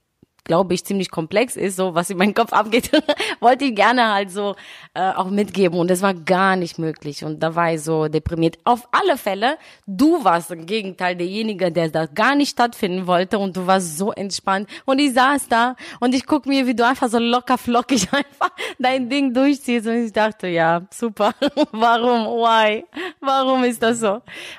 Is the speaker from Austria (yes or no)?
no; Romania; German is a second language; Also bei uns in Rumänien funktioniert alles mit Untertitel, es wird einfach Englisch gesprochen und es wird Untertitel und dann so funktioniert das eben in Deutschland nicht.